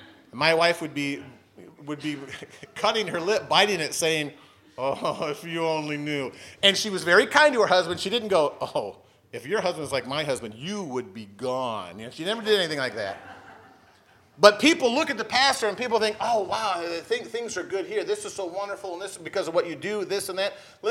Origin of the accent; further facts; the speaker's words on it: South Carolina, United States; When we first moved down to Florida, I moved to Florida from South Carolina. I grew up in ministry in South Carolina.